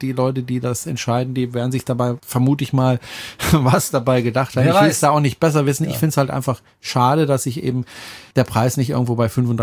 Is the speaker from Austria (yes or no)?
yes; Austria; weil ich bin ja zur Hälfte in Österreich aufgewachsen